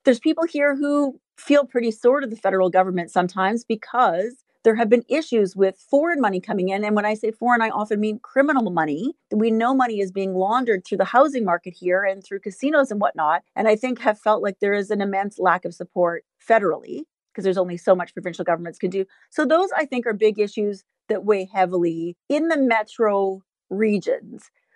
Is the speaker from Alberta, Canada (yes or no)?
yes; Alberta, Canada; You know, I grew up in Alberta